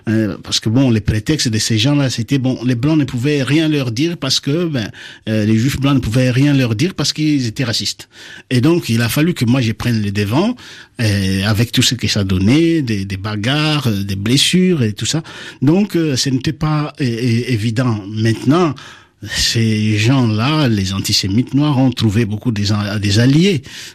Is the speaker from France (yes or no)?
no; DR Congo; moi qui vous parle en tant que juif africain noir. J'ai des coutumes qui ont fait que j'ai grandi au Congo.